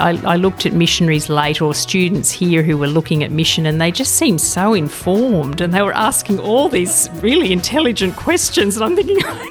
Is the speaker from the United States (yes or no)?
no; Blue Mountains, New South Wales, Australia; Grew up mostly in the Blue Mountains, so from when I was six